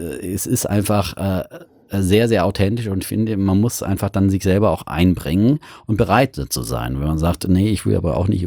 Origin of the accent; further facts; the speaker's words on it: Bavaria, Germany; accent: Middle Franconian; da musste ich erst mein rollendes R abtrainieren und meinen mittelfränkischen Dialekt